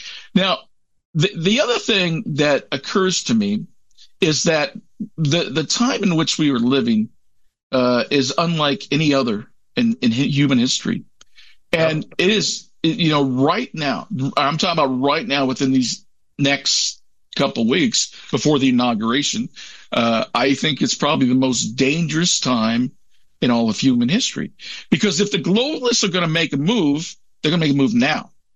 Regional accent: Los Angeles, California, United States; I'm from the area, so I'm from Los Angeles, as a matter of fact.

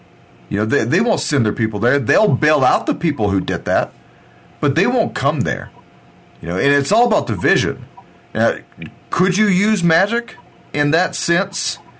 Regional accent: United States; To me, as an American, and I'll sound a little patriotic when I say this, to me as an American

